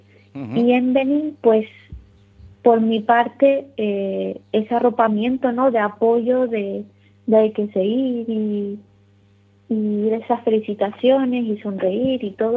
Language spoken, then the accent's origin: Spanish; Lanzarote, Canary Islands, Spain; now in Bilbao, Spain; yo soy de Lanzarote, ¿no? Pero viviendo aquí en Bilbao